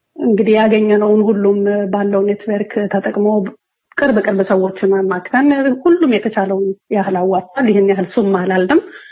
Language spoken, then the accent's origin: Amharic; Addis Ababa, Ethiopia; እኔ አዲስ አበባ ልጅ ነኝ፣ አዲስ አበባ ተወልጄ ነው ያደግኩት። የትኛውም ሌላ ክልል ሄጄ መኖር አልችልም።